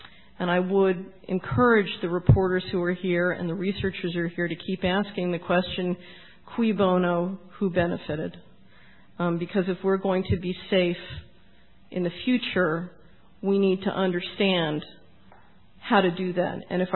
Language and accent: English; Hickory Valley, Tennessee, United States; I'm from Hickory Valley, Tennessee.